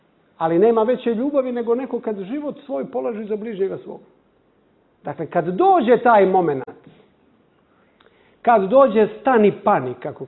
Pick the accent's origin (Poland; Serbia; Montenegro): Montenegro; pošto dolazim iz Crne Gore